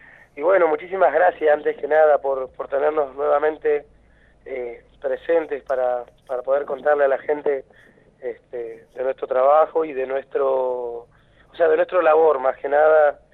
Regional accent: El Calafate, Santa Cruz, Argentina; Yo soy nacido y criado, bueno, acá en Calafate

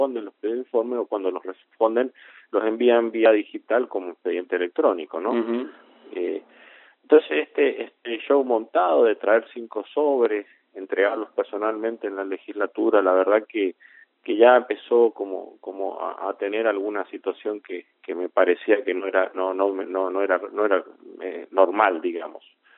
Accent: San Rafael, Mendoza, Argentina; los dos somos de San Rafael, de personas que en el medio de San Rafael, un pueblo que tiene 200.000 habitantes

